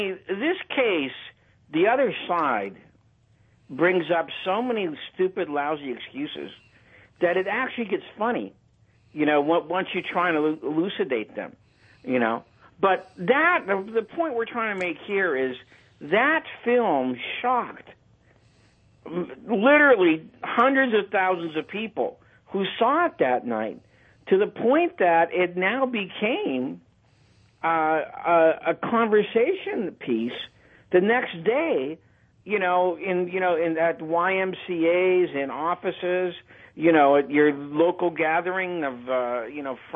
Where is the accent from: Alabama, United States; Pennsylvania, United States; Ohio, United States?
Pennsylvania, United States; Erie; I was at a bar in my hometown of Erie, Pennsylvania